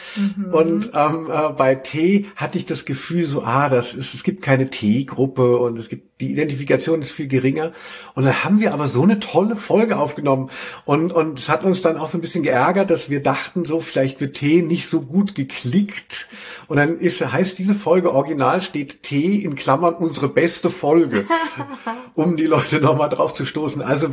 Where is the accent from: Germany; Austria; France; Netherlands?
Germany; Hesse; Aber man sagt, wo ich herkomme, aus Hessen, a Gosch wie a Schwert.